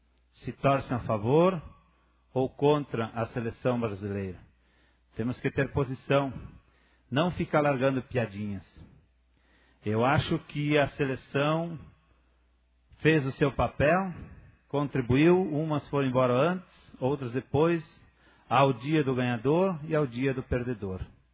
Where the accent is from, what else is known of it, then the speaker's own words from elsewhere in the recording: Brazil; tudo que for para o nosso país, sou brasileiro e torço pelo meu país.